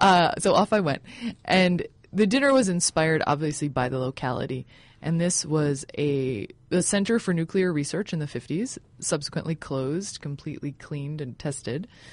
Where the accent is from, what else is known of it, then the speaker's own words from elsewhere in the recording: Illinois, United States; I grew up outside of Chicago, Illinois, and my mother is French and my father is American.